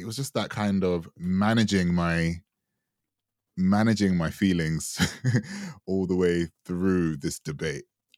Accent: Jamaica; because obviously being Jamaican and having, you know, having the lineage of what empire does, it wasn't really, it wasn't fun.

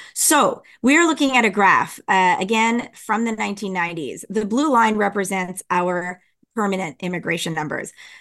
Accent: Canada; So I automatically, because I'm Canadian, I went there.

